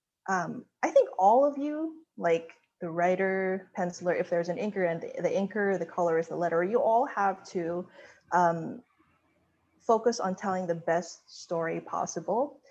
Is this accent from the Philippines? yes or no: yes; Manila, Metro Manila, Philippines; You know, I'm from Manila, Philippines